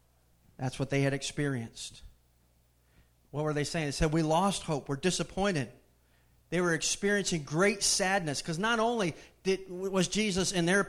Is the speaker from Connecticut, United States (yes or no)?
yes; Connecticut, United States; moved away as an adult; also born or lived in Florida; Really wanted to move. I grew up in Connecticut, man. We had four seasons.